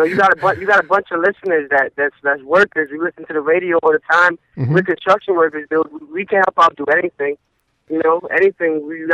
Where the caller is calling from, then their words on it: Staten Island, New York, United States; I'm calling from Staten Island.